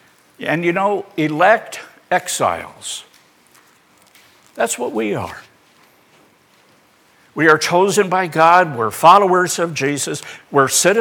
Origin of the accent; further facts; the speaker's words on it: South Dakota, United States; I remember growing up in South Dakota climate.